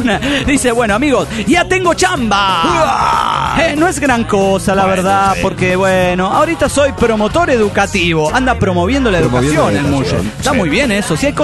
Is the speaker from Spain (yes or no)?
no; Bolivia; estoy haciendo turismo por mi tierra boliviana. Fui para Oruro, para Potosí, fui para Beni y ahora estoy en Cochabamba.